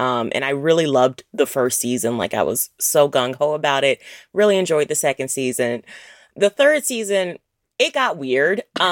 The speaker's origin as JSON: {"language": "English", "town": "Atlanta", "region": "Georgia", "country": "United States", "said": "Like, full disclosure, I'm from Atlanta."}